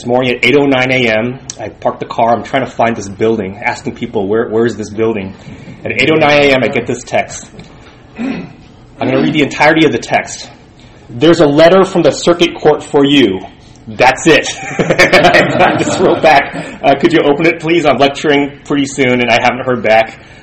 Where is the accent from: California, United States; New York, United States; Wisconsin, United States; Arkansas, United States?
California, United States; San Francisco; born there; also born or lived in Korea; I also decided, I was born in San Francisco, I wanted to learn the Korean language.